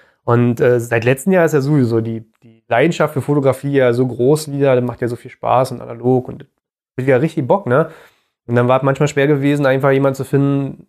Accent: Berlin, Germany; wir als Berliner, wir sind erstmal Stadtkinder. Also um uns herum ist nur Beton.

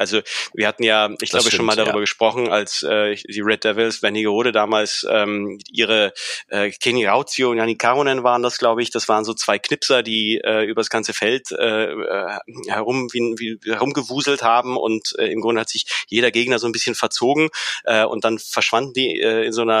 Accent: Czechia; ich war Tscheche und ist in die Liga.

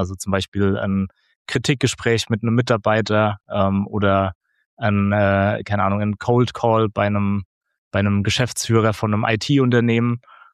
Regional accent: Kaiserslautern, Rhineland-Palatinate, Germany; moved away as an adult; also born or lived in Augsburg; now in Austria; Vorher war ich in Augsburg die letzten 4, 5 Jahre und ursprünglich komme ich aus Kaiserslautern, also aus Rheinland-Pfalz und ich bin jetzt, ich werde jetzt dieses Jahr 34, genau, ja. Also 33 bin ich noch.

